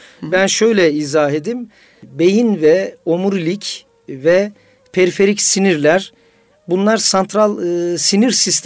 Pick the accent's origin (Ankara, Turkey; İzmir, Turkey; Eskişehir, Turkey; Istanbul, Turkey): Eskişehir, Turkey; 1958 Eskişehir doğumluyum. İlk orta ve lise tahsilimi Eskişehir'de yaptım.